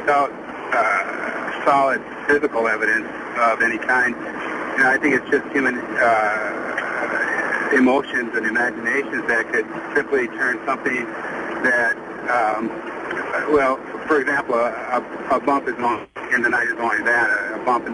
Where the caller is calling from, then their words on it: Minnesota, United States; I'm calling from Minnesota.